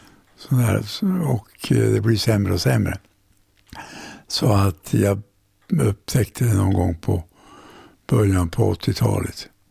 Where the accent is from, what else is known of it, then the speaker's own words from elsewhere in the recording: Kalix, Norrbotten County, Sweden; Jag är från Kalix från början.